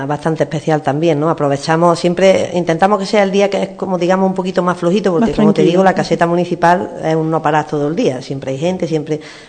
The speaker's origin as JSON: {"language": "Spanish", "town": "Fuente-Tójar", "region": "Andalusia", "country": "Spain", "said": "todavía en mi pueblo, en Fuente Toja, hay todavía mucha tradición de vestirse de flamenca"}